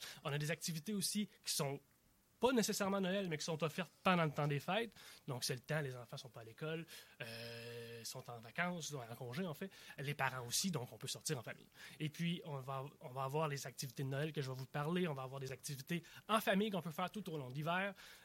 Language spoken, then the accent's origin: French; Trois-Rivières, Quebec, Canada; now in Montmagny, Canada; ça passe par Montmagny, d'où je viens, bien, d'où j'habite, en fait. Là, je viens pas de là, je viens de Trois-Rivières, je vous le dis tout de suite.